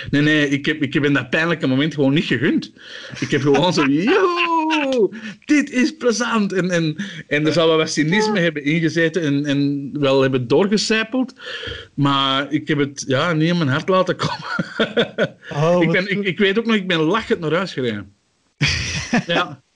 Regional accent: Antwerp, Belgium; Dus in West-Vlaanderen als Antwerpenaar is het sowieso moeilijk.

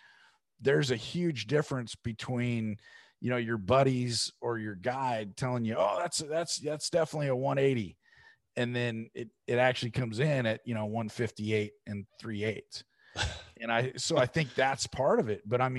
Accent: Oregon, United States; You know, I'm from Oregon. I'm a West Coast guy.

